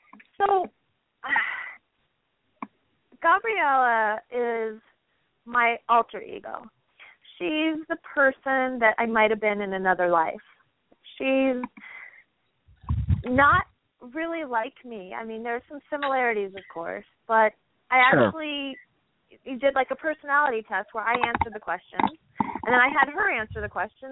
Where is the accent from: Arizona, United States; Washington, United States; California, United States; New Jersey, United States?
California, United States; But I was raised in California in a smaller family.